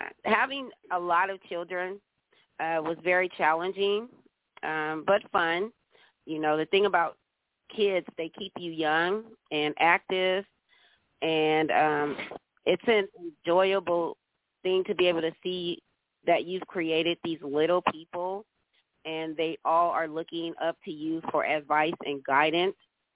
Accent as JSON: {"language": "English", "town": "Bakersfield", "region": "California", "country": "United States", "said": "Well, I am from Bakersfield, California, and I do have 7 children, 5 grandchildren, like you stated."}